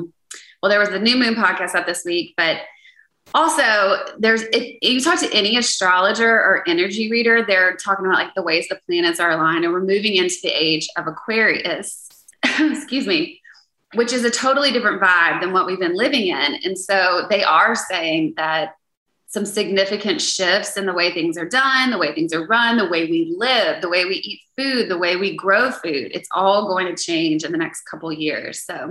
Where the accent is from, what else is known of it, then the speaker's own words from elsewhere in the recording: Louisiana, United States; You know, I'm from Louisiana, and it's just so devastating to me anytime these huge hurricanes come through.